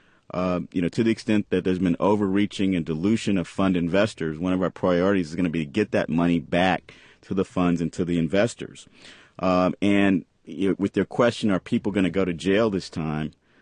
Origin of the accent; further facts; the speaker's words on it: Louisville, Kentucky, United States; since I grew up in Louisville.